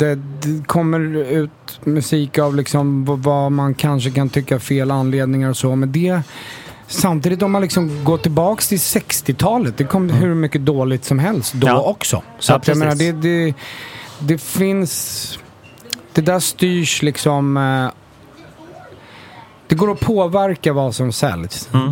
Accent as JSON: {"language": "Swedish", "town": "Stockholm", "region": "Stockholm County", "country": "Sweden", "said": "men vadå, jag är verkligen stockholmare"}